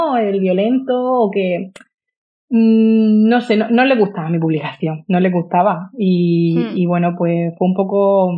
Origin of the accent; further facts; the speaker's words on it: Murcia, Region of Murcia, Spain; yo es que como soy de Murcia, pues bueno, pues eso fue aquí sobre todo